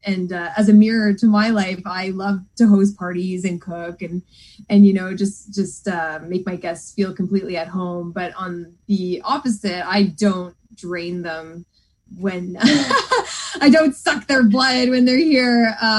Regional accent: Toronto, Ontario, Canada; I'm from Toronto, and but my dad's a Newfie.

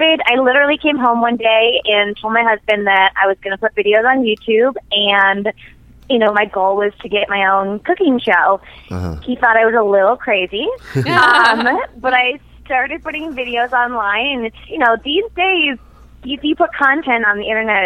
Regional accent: Buffalo, New York, United States; now in New York City, United States; No, I grew up in Buffalo, New York, so about 7 hours west.

